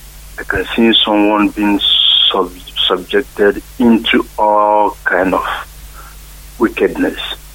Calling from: Durban, KwaZulu-Natal, South Africa; I'm calling from South Africa.

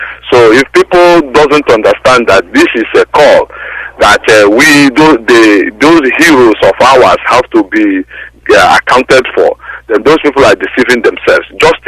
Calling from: Dublin, Leinster, Ireland; I'm calling from Dublin, Ireland.

